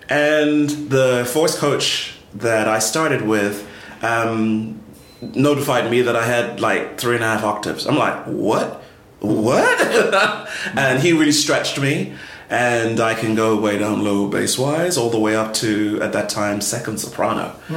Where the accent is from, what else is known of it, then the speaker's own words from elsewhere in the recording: London, United Kingdom; moved away as an adult; I was originally born and raised in London, England. My parents are from Trinidad and Tobago originally. So we lived in England essentially for the first 18 years of my life.